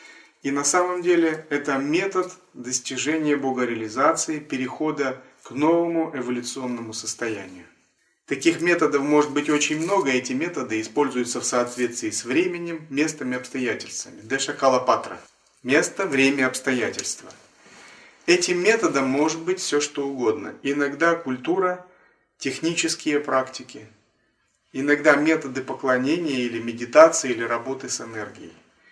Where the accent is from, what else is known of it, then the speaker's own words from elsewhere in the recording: Russia; born there; потому что мы родились в России, и все эти корни здесь.